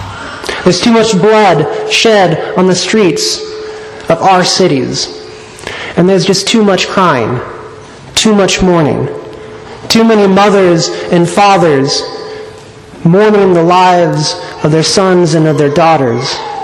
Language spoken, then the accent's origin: English; Illinois, United States; Now I'm from Illinois, and either this author is talking about a different place